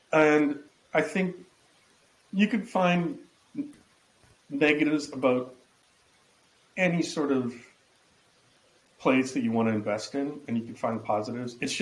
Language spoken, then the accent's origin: English; Trinidad & Tobago; born there; I was born in Trinidad, and I'd go back there a lot.